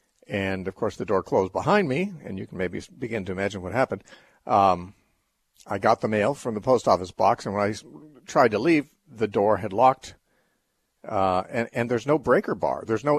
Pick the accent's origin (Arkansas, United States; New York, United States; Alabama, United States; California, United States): California, United States; I just flew in to Southern California, where I live, late last night, and got to my hometown in my car at about 10 o'clock